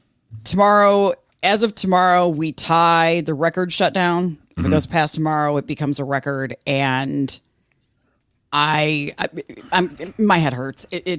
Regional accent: Midwest, United States; Because I'm from the Midwest. We wave at everything.

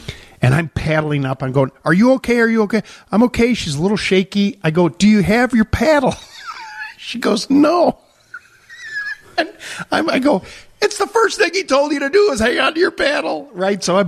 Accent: Chicago, Illinois, United States; Oh, yeah, we're from Chicago.

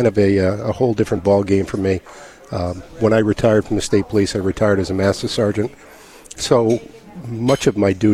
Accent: Baltic, Connecticut, United States; From Baltic, just north of here.

